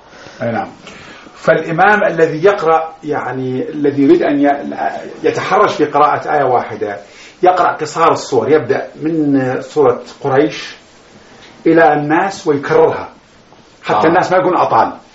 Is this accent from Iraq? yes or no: yes; Iraq; إحنا عندنا في العراق حقيقة صلاة التراويح تغيرت كثير جدا